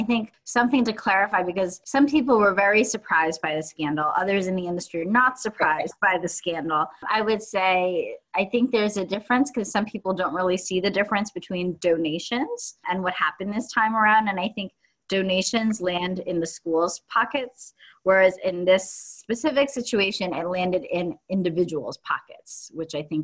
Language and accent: English; New Jersey, United States; I'm actually from the East Coast as well. I'm from New Jersey.